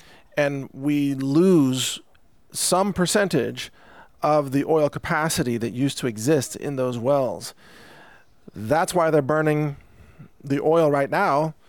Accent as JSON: {"language": "English", "region": "Texas", "country": "United States", "said": "I certainly didn't, even though I'm a Texan."}